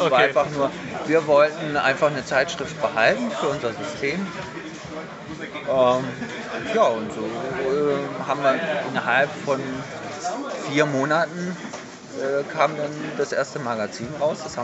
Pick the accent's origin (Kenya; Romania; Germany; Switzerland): Germany; Baden-Württemberg; Aus der Gegend von Stuttgart.